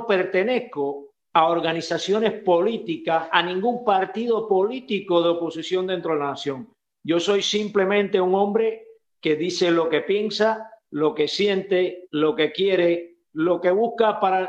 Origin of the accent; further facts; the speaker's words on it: Cuba; moved away as an adult; a no dejarme regresar a mi tierra donde he vivido ya 70 años, 69 porque uno lo llevo acá, allí donde cultivé mis árboles, mi arboleda de mango, donde he realizado toda mi vida